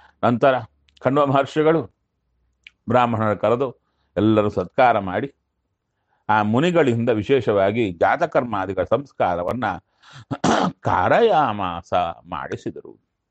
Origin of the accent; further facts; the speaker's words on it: Kurnool, Andhra Pradesh, India; ಒಂದು ಸಲ ನಮಗೆ ನಮ್ಮ ಊರಲ್ಲಿ ಕರ್ನೂಲ್ನಲ್ಲಿ ಎಲ್ಲಿಂದ ಬಂತೋ ಗೊತ್ತಿಲ್ಲ, ಕಾಡು ಹಂದಿ ಬಂದು